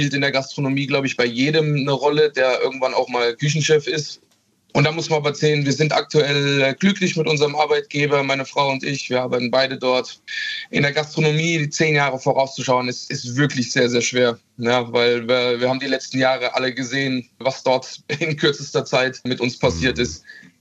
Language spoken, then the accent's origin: German; Hesse, Germany; now in Baiersbronn, Germany; Ja, persönlich, ich komme ursprünglich aus Mittelhessen.